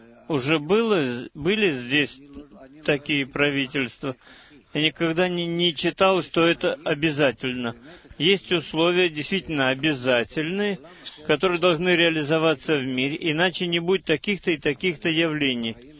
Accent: Nof HaGalil, Northern District, Israel; Я из Нацерет Элита.

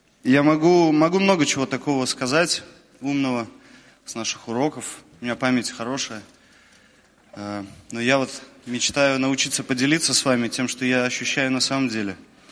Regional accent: Kyiv, Ukraine; я из Киева, это в Украине.

